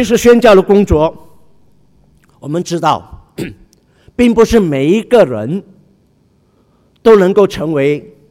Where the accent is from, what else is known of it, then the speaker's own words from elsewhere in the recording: Singapore; 我们新加坡人特别得天独厚，外国人常说我们有语言的这个天分，英语和华语更是不成问题